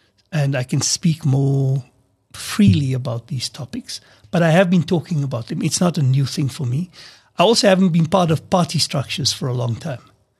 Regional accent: Kagiso, Gauteng, South Africa; as part of that young generation growing up in Kagiso

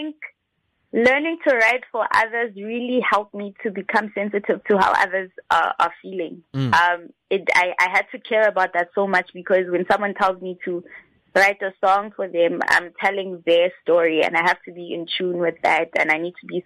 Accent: Lesotho; now in South Africa; the artists that we grew up knowing in Lesotho.

